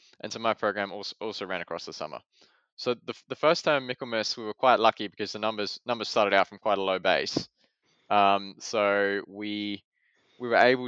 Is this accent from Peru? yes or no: no; Adelaide, South Australia, Australia; now in United Kingdom; growing up in Adelaide